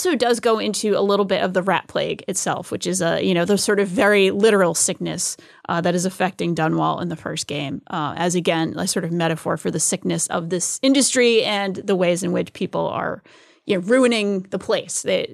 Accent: New England, United States; Growing up in New England, I used to go to whaling museums.

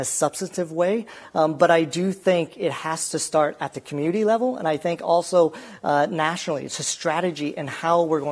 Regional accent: Iowa, United States; moved away; I mean, I'm from Iowa, and one of the things, I've been here since 2019

